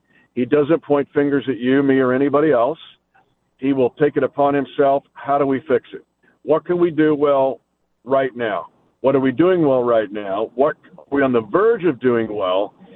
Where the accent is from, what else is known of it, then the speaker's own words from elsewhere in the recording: Smith Center, Kansas, United States; She's from North Central Kansas, Smith Center, man, my hometown.